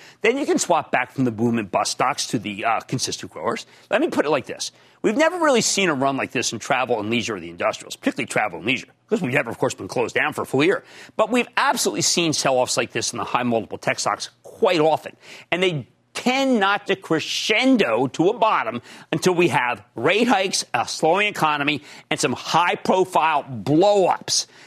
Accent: Pennsylvania, United States; We're both from Pennsylvania. We just won't be able to swing it.

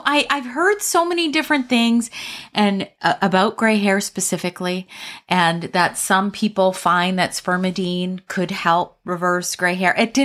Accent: Canada; even though I'm Canadian, and I love

